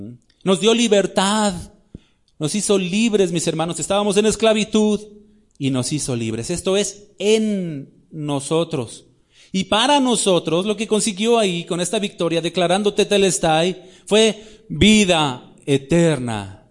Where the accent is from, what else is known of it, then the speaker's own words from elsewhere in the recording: Mexico; sí soy mexicano y sí amo a mi patria y amo a mi gente